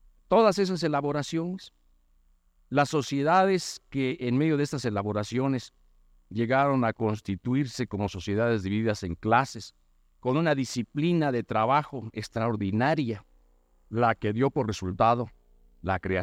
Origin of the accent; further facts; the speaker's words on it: Mexico; Nosotros somos, los mexicanos actuales, pues herederos de los resultados